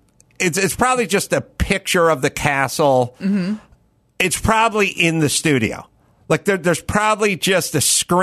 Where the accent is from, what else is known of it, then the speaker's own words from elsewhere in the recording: Encino, California, United States; Because I'm from Encino